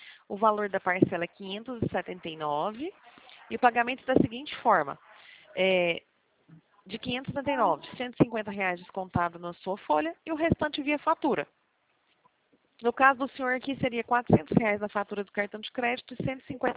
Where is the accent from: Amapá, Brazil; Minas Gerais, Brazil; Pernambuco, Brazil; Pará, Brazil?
Minas Gerais, Brazil; mas eu sou mineira. Por isso, pode ser por isso que o senhor está confundindo o sotaque.